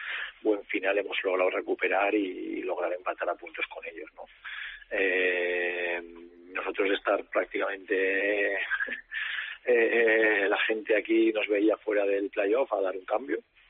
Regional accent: Aragon, Spain; Hombre, porque yo soy un maño

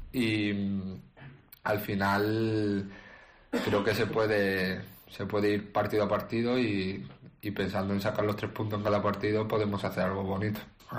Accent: Málaga, Andalusia, Spain; No por no celebrar soy menos o más malaguista, al final es mi tierra, ¿no?

